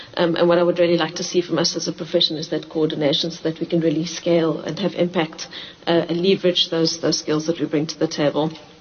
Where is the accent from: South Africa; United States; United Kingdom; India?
South Africa; I do feel this often as a South African